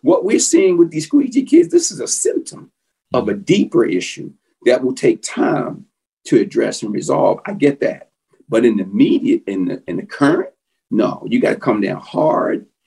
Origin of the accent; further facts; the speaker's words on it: Cherry Hill, New Jersey, United States; And I'm from Cherry Hill, and I don't think anybody's more conscientious and more interested in these young men being successful.